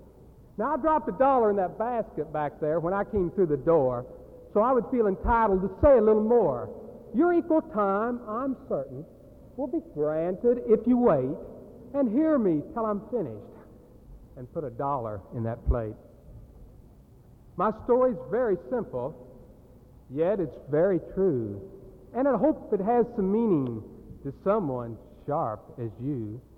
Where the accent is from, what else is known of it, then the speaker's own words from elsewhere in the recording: Missouri, United States; born there; Since I was born in the state of Missouri, they had to show me.